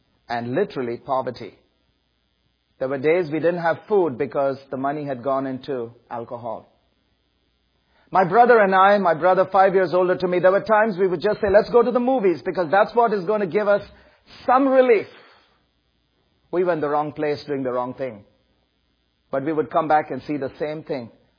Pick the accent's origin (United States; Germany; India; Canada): India; But I'm Indian because my ancestors are British, but there's been an intermarriage that took place several generations back.